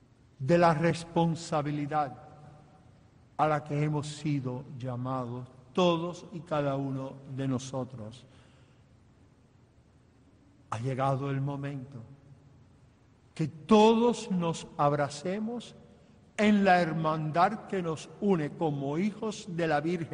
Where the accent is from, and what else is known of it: Cuba